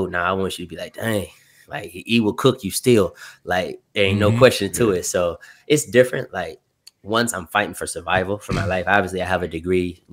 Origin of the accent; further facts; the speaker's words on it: Goshen, United States; And I'm like, man, like I come from Goshen.